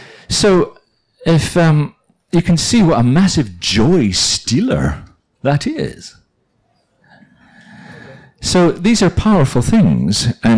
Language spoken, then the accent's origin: English; Northern Ireland, United Kingdom; Although I was raised in Northern Ireland, I'm actually a Scot.